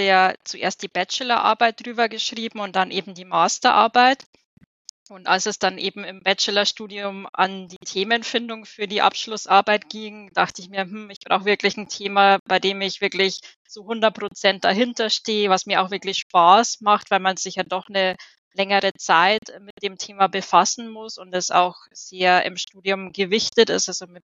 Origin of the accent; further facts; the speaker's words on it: Dollnstein, Bavaria, Germany; Und das war damals beim KC Dollenstein, also in der Ortschaft, wo ich aufgewachsen bin.